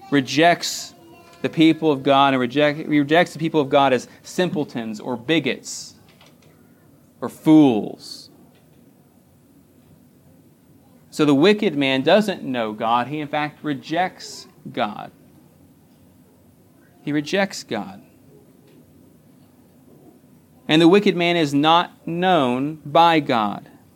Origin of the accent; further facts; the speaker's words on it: Texas, United States; I grew up in the Panhandle. There's not a whole lot of trees running around up in the Panhandle. But down here, there's lots of them. And where we lived in Seguin, there's even more.